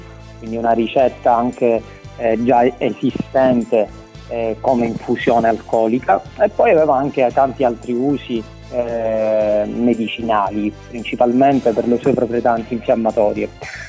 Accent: Sicily, Italy; In realtà è Nepeta, in siciliano dalle nostre parti detta Niepeta

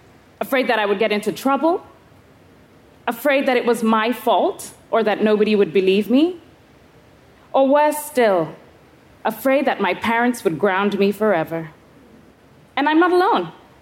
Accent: Kenya; I was 11 years old, growing up in Kenya.

